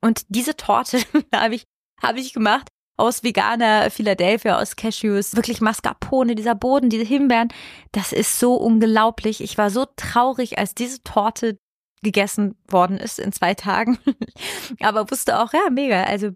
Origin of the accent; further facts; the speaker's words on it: Sardinia, Italy; now in Germany; es gibt Menschen in Sardinien, in Italien, wo ich herkomme